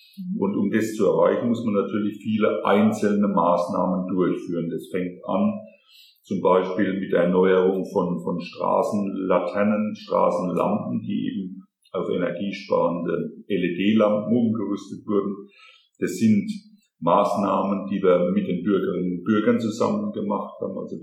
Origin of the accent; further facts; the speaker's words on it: Böhl-Iggelheim, Rhineland-Palatinate, Germany; Bin auch gebürtig in Bühl-Egelheim, also schon seit jüngsten Gehversuchen mehr oder weniger hier in Bühl-Egelheim angesiedelt.